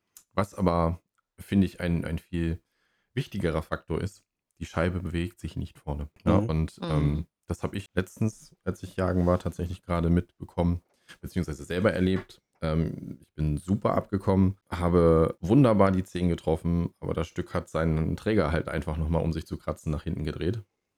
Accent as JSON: {"language": "German", "region": "Schleswig-Holstein", "country": "Germany", "said": "hier bei uns in Schleswig-Holstein"}